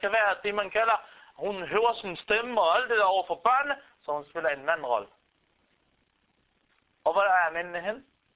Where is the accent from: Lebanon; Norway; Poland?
Lebanon; Beirut, Beirut Governorate; now in Denmark; Kommer fra Beirut, hvor der var gang i den, mennesker, og du går ud.